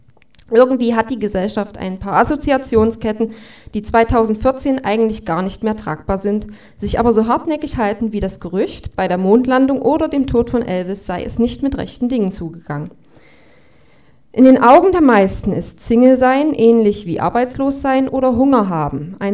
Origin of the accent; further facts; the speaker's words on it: Baden-Württemberg, Germany; findet man da, wo ich herkomme. Die Schwaben haben Günther Oettinger erfunden, die S-Klasse und die Kehrwoche.